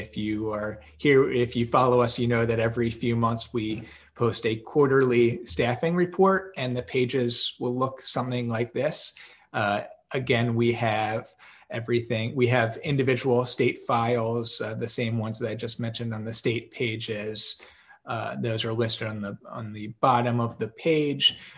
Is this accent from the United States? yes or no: yes; Pennsylvania, United States; We'll go with my home state of Pennsylvania.